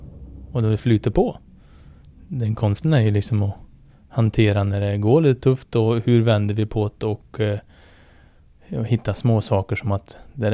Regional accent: Värmland, Sweden; Och som värmlänning och få vara med och leda

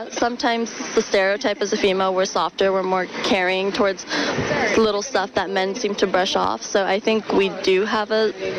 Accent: California, United States; they might have a better opinion than I do, because I'm from California.

